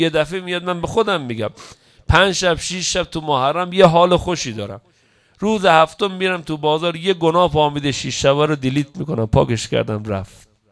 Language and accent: Persian; northern Iran, Iran; پشت بعضی ما بچه شمالیم